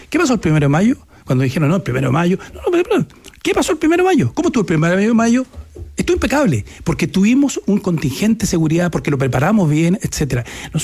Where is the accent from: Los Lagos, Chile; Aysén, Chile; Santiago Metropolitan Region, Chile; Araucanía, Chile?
Araucanía, Chile; yo vengo de la Araucanía, vengo de escuela pública. Usted sabe, Mauricio, somos 16 hermanos, papá sindicalista